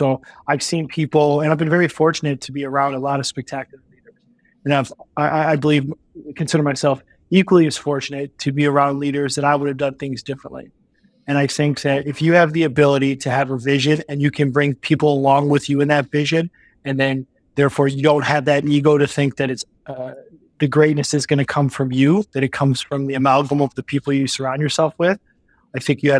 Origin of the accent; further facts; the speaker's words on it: Midwest, United States; And growing up in the Midwest, you have this mentality that you work to get into one of the big three auto companies